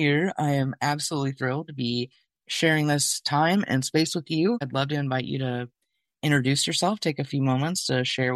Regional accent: Kentucky, United States; So it's music to my ears as a fellow Appalachian. I think everyone knows by at this point I'm from Kentucky.

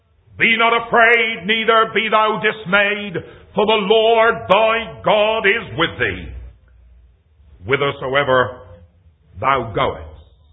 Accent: South West England, United Kingdom; accent: West Country; I come, as you can tell by my tongue, from the West Country of England. Let me make something very clear. I am not an American. I am an Englishman.

